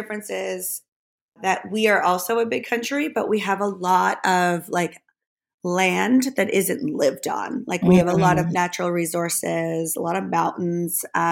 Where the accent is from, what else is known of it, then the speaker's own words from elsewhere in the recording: Germany; And I, like I said, I grew up in Germany.